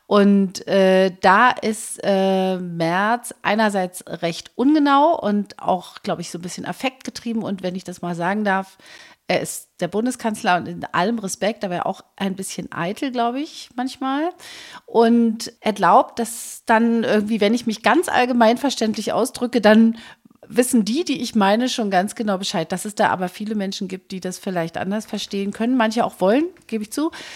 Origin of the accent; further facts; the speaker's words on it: East Germany, Germany; was man als Ostdeutsche seit 35 Jahren erlebt